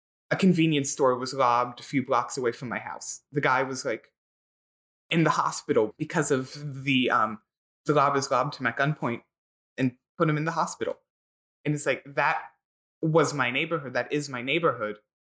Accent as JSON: {"language": "English", "town": "Philadelphia", "region": "Pennsylvania", "country": "United States", "tie": "born or raised there", "said": "Yeah, I grew up and live in Philadelphia in like a neighborhood on the verge of gun violence."}